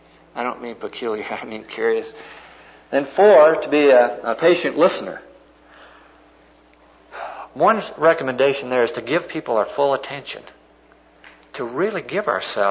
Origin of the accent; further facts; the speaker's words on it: Montana, United States; growing up in Western Montana, I mean, we ate the standard stuff all the time.